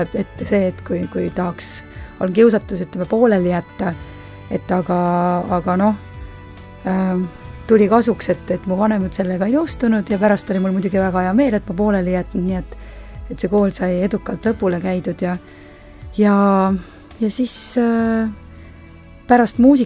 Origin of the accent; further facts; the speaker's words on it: Viljandi, Viljandi County, Estonia; moved away as an adult; now in Tartu, Estonia; Ma olen pärit Viljandist ja seal ma elasin kuni selle ajani, kui ma lõpetasin keskkooli, siis sellest ajast alates ma olen olnud Tartus.